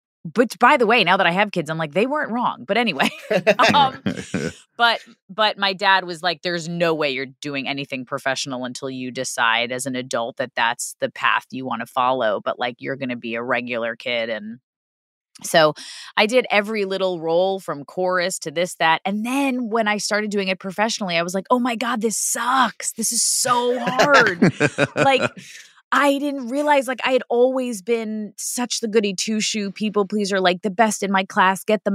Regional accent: Queens, New York, United States; Like, I grew up in Queens and my mom was a mover.

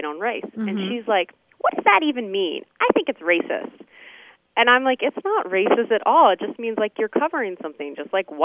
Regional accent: Maryland, United States; I'm originally from Maryland

